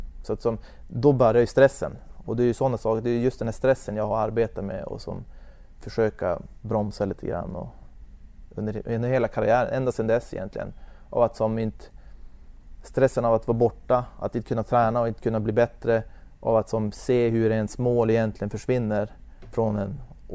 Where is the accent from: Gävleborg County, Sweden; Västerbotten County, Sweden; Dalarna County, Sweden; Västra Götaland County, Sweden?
Västerbotten County, Sweden; Ljusvattnet; Jag är från Ljusvattnet typ.